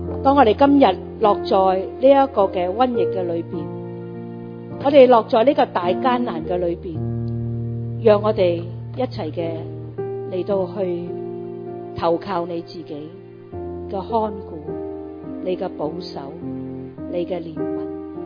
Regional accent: Hong Kong; 2002、2003是我哋香港人都好熟悉嘅沙士

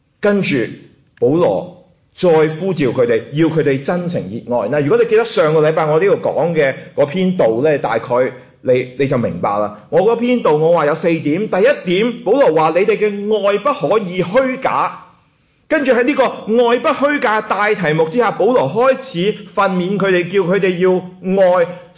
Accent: China; 我哋中国人有句说话叫做修身齐家，治国平天下，系嘛？

